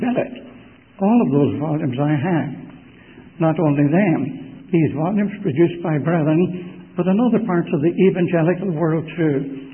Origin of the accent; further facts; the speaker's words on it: Belfast, Northern Ireland, United Kingdom; born there; In any case, I was born in Belfast.